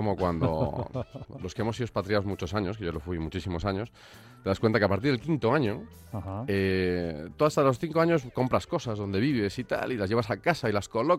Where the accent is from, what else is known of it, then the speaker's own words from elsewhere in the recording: Madrid, Community of Madrid, Spain; moved away; also born or lived in Canary Islands; yo soy español, de hecho. Soy canario, aunque no se note. Pero los últimos 22 años los he pasado fuera de España. Uh-huh. Soy... me crié en Madrid